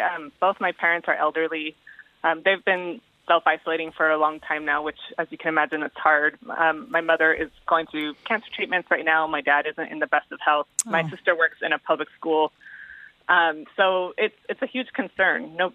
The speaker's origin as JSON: {"language": "English", "country": "United States", "said": "for being American"}